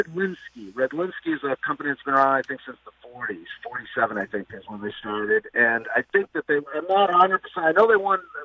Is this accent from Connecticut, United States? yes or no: yes; Hartford, Connecticut, United States; born there; I was born in Hartford.